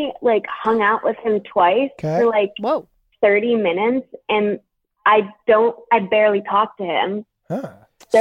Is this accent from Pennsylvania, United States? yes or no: yes; Pennsylvania, United States; now in Bali, Indonesia; I'm 24, and I'm from Pennsylvania, but I'm actually calling from Bali right now.